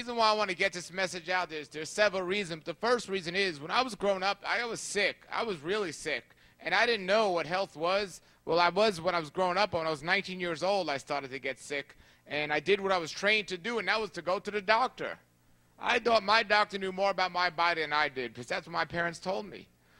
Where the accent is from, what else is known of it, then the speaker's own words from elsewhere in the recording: New York, United States; Now, let me clarify, since I am from New York, I didn't eliminate my doctor.